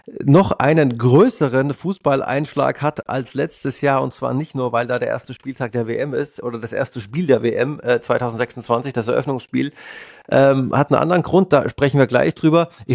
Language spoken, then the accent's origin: German; Leipzig, Saxony, Germany; born there; als gebürtiger Leipziger, ich bin ja auch schon lange weg